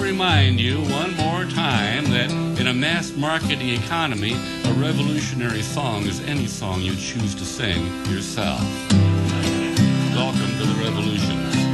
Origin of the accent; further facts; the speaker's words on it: Nevada City, California, United States; I come from Nevada City, the new age chronosynclastic infundibulum of the Western goddamn world.